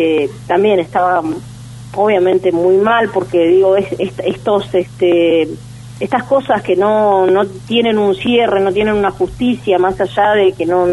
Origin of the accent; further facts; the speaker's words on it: Río Grande, Tierra del Fuego, Argentina; yo soy de acá de Río Grande